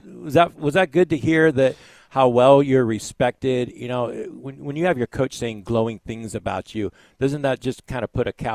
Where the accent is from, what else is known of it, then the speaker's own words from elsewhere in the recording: Dinuba, California, United States; You're there in my hometown where I grew up in Dinuba, yeah. California.